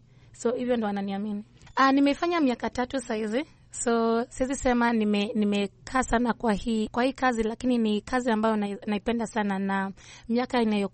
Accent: Rwanda; Nimetoka Rwanda

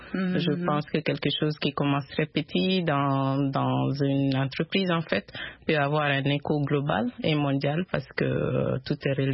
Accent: Mali; Et je suis du Mali, en fait.

